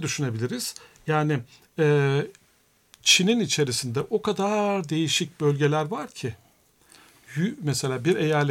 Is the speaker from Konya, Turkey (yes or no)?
yes; Kulu, Konya, Turkey; now in Sweden; Gelmeyince mesela iş yerinde soruyorlar nerelisin? Kululu.